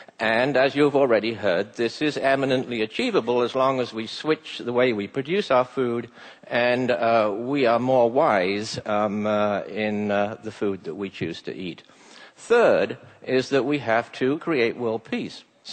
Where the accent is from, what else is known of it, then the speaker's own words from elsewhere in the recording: England, United Kingdom; When I was a boy growing up in England